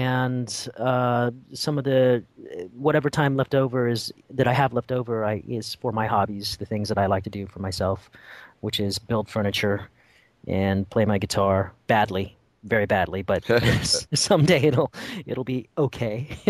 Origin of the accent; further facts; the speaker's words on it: Monterey, California, United States; So anyway, I grew up in Northern California. Grew up in Monterey.